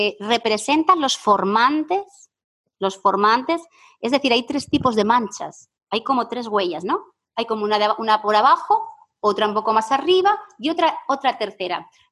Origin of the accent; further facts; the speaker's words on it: Siero, Asturias, Spain; Y yo, bueno, a ver, es cerca de Oviedo. Y dice, ¿pero dónde? Y yo, bueno, en Siero.